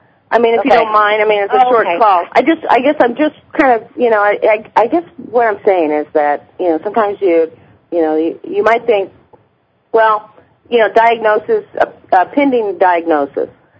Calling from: Champaign, Illinois, United States; South or East Central, Champaign.

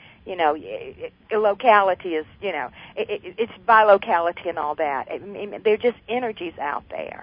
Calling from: United States; Continental United States.

